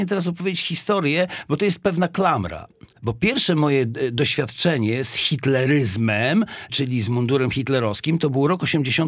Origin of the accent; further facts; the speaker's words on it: Gdańsk, Pomeranian Voivodeship, Poland; now in Gdynia, Poland; Tak, owszem, jestem gdańszczaninem.